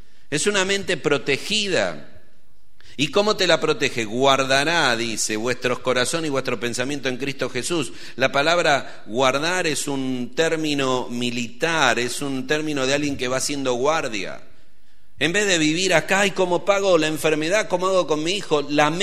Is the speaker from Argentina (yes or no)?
yes; Argentina; En este año votamos, somos argentinos, el celeste y blanco